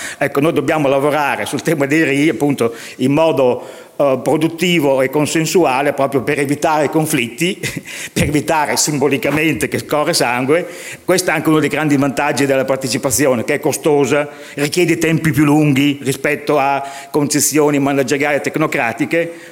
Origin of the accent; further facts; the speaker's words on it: Emilia-Romagna, Italy; accent: Romagna; io abito, come si sente dal mio accento smaccato, vengo dalla Romagna